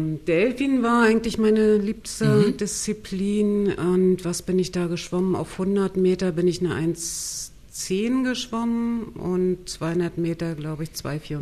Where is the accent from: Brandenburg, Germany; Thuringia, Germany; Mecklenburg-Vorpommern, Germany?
Mecklenburg-Vorpommern, Germany; Rostock; moved away as an adult; now in Berlin, Germany; also ich komme aus Rostock, bin damals bei Empor Rostock geschwommen